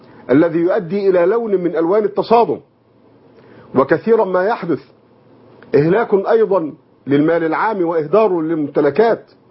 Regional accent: Egypt; بلادنا مصر

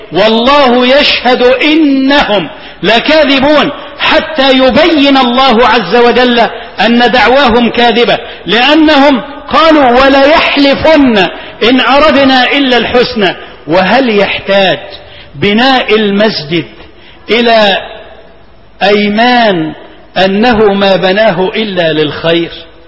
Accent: Egypt; اللهم إنا ندعوك أن تحفظ بلدنا مصر

